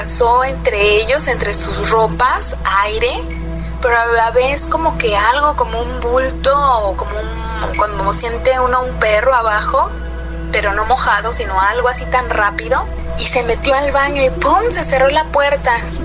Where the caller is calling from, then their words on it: Cuernavaca, Morelos, Mexico; de Cuernavaca.